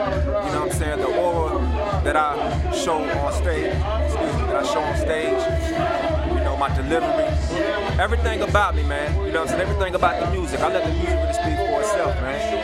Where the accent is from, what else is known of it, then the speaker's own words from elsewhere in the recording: Charlotte, North Carolina, United States; I rep Charlotte, North Carolina. Born and raised, the L to the throne.